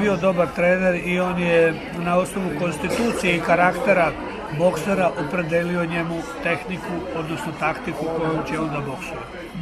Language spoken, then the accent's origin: Bosnian; Bosnia & Herzegovina; A ja kao i Bosanac ne razmišljam o tome